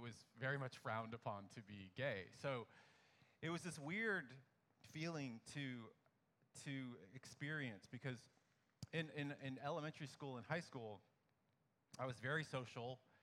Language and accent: English; Dallas, Texas, United States; I grew up in Dallas, Texas. I was the youngest of eight kids, very large family.